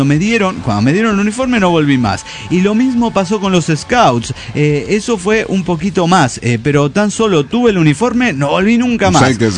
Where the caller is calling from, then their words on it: Bucaramanga, Santander, Colombia; de Bucaramanga, Colombia.